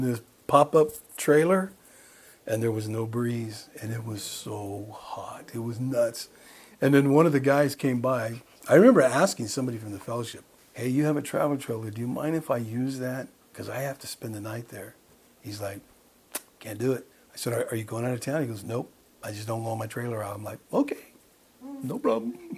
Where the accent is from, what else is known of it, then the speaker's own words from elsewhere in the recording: Fresno, California, United States; now in Los Baños, United States; The only reason that Lynn and I were accepted was because I was from Fresno. I grew up in the San Joaquin Valley